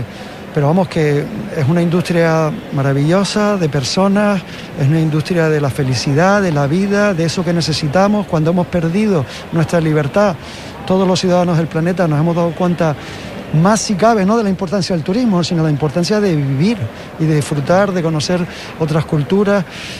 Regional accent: Canary Islands, Spain; somos los canarios y los españoles básicamente los que llevamos la mascarilla

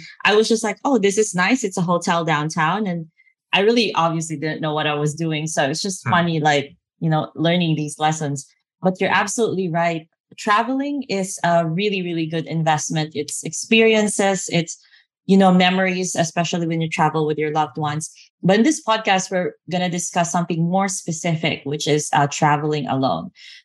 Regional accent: Philippines; Of course, as a Filipino, I have a Philippine passport.

